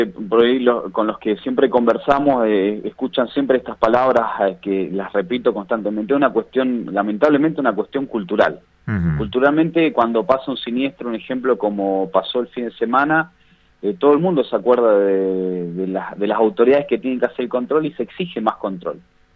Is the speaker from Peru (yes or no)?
no; Argentina; muchas veces parece que nosotros como argentinos necesitamos que nos estén controlando constantemente para hacer las cosas bien